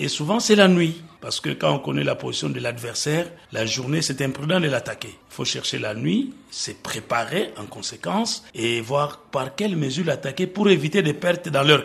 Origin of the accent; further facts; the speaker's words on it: Bandundu, DR Congo; also born or lived in Kongo Central; Je suis Dinga de Bandundu, des parents nés à Kinshasa, grandis à Kinshasa, mais j'ai eu à faire toutes mes études depuis l'école primaire dans la province du Congo central